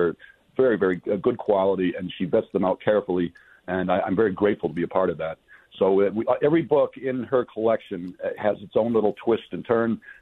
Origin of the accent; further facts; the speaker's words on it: Michigan, United States; I probably wouldn't be born and raised in Michigan, and I'd probably been a Hungarian citizen all my life.